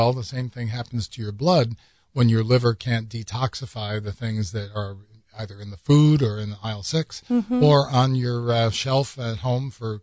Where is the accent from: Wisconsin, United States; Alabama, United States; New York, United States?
New York, United States; Growing up on Long Island, I think my Uncle Tony had AstroTurf on his lawn.